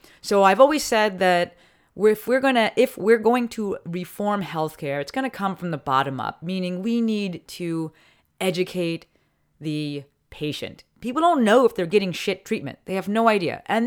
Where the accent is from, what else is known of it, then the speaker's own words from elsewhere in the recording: New Jersey, United States; I'm going back to my home state, Dirty Jersey, going to be in Manasquan.